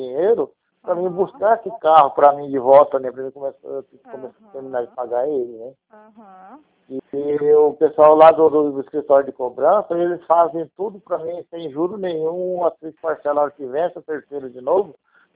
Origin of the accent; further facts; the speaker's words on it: Maracaju, Mato Grosso do Sul, Brazil; Sou de Maracaju.